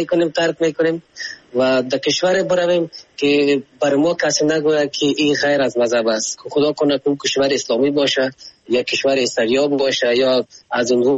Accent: Afghanistan; ما خو افغان هستیم

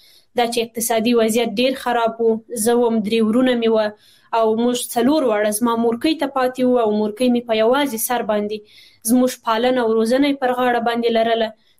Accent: Kabul, Afghanistan; born there; also born or lived in Badakhshan / Tajikistan; زه خپل په کابل کې زیږیدلې ما په 1915 کال باندې،

